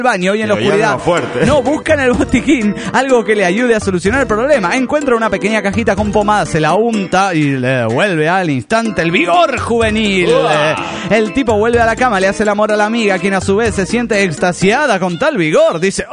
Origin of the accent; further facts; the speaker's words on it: Toluca, State of Mexico, Mexico; de Toluca, México.